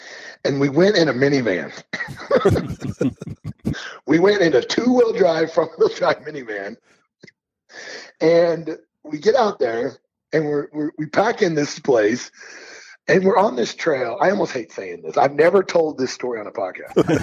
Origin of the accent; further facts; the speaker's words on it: Missouri, United States; now in Montana, United States; I grew up in Missouri, and so all my years of elk hunting in the beginning days, I just was on I-70, driving west, and it was weird. I didn't mention this earlier, but I moved to Montana, but I never have hunted Montana.